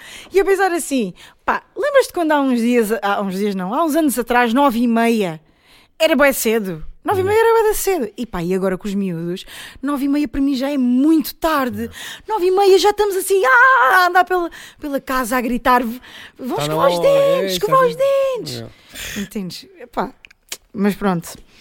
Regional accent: Ferreira do Alentejo, Alentejo, Portugal; also born or lived in Brazil; nasci no Brasil, cresci em Ferreira do Alentejo

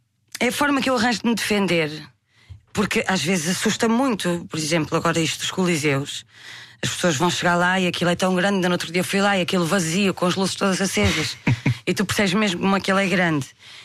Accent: Barcelos, Norte, Portugal; É que eu sou de Barcelos, né, que é lá em cima.

